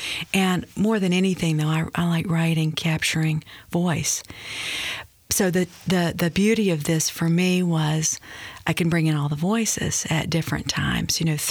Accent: Mississippi, United States; I was so lucky growing up in Mississippi. I think it still holds true for people growing up there now.

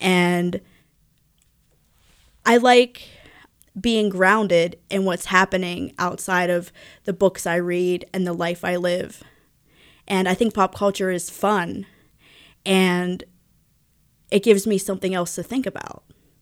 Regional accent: Monaca, Pennsylvania, United States; So here's a poem about my hometown. Monaca, PA.

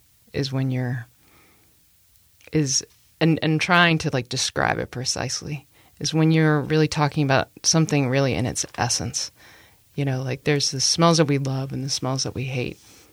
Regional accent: Annandale, Virginia, United States; where I grew up in Annandale. My mom is from the Philippines

